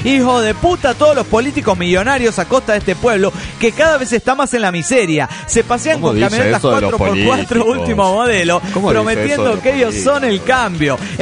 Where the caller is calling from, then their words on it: Asunción, Paraguay; de Asunción, Paraguay.